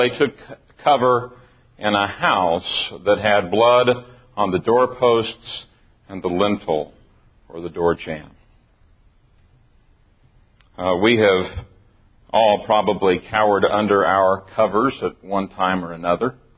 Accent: Tulsa, Oklahoma, United States; The reason I'm fascinated with tornadoes is because I grew up in Tulsa, Oklahoma.

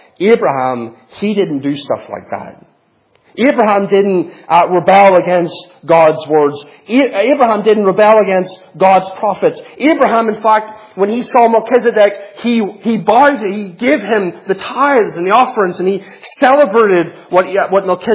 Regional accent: Ireland; So I'm not because I'm Irish?

